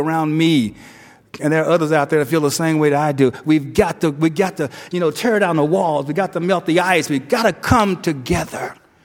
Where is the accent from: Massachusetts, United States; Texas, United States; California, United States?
California, United States; Los Angeles; I grew up in Watts in Los Angeles, and I graduated from high school in 1965